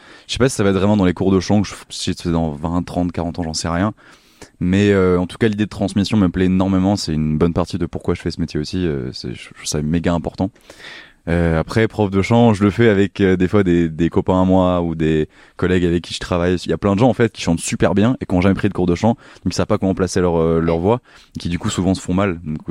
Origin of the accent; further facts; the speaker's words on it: Pau, Nouvelle-Aquitaine, France; Moi, j'ai grandi à Pau, dans le sud-ouest de la France, donc entouré de gens honnêtes et légèrement bourrins sur les bords, que j'aime très très fort.